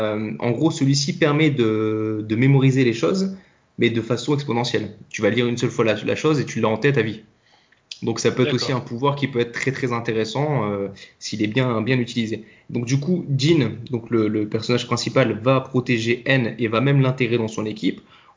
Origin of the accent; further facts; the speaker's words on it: Hauts-de-France, France; accent: northern French; Alors que tu vois, mon accent du nord est quand même bien plus plaisant.